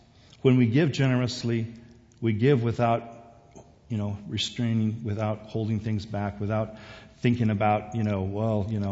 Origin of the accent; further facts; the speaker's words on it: South Korea; I remember growing up in Korea. I was probably about 8 or 9 years old.